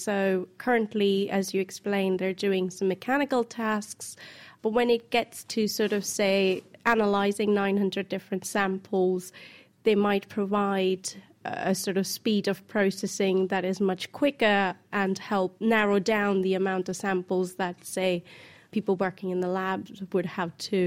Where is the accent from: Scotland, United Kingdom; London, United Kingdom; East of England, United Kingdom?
East of England, United Kingdom; Cambridge; I'm from Cambridge.